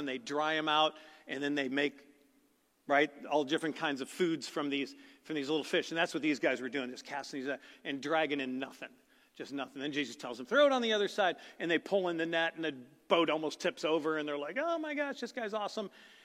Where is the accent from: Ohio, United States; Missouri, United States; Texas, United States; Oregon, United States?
Missouri, United States; St. Louis; So I grew up in St. Louis, as most of you guys know.